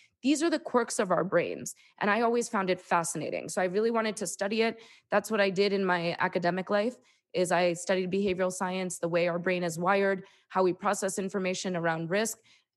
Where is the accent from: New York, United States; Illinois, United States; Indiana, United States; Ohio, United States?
New York, United States; And then I went to Columbia University. I'm from New York.